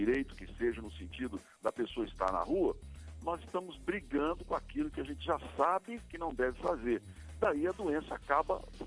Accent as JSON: {"language": "Portuguese", "region": "Minas Gerais", "country": "Brazil", "said": "como bom mineiro que sou, eu estou preocupado."}